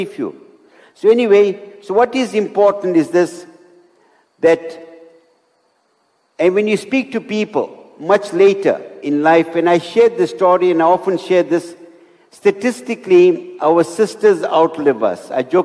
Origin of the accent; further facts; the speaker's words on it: Potchefstroom, North West, South Africa; And so I went home to my hometown, Poschefstroom, in South Africa.